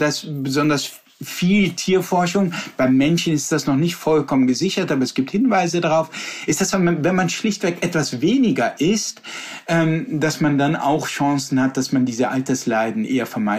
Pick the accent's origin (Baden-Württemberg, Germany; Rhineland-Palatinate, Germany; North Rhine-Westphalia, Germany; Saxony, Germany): Rhineland-Palatinate, Germany; born there; Ich meine, ich komme ja auch aus einer langen Weintradition. Ich bin in der Pfalz geboren, war immer auf den Weinfesten.